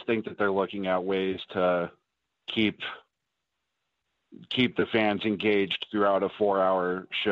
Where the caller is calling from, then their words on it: Colorado, United States; First time caller. I'm from Colorado